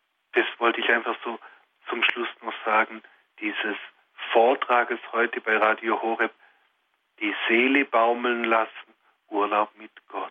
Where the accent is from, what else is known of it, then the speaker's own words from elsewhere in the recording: Langenargen, Baden-Württemberg, Germany; Ich komme ja auch aus einem Ort, ich komme aus Langenargen am Bodensee.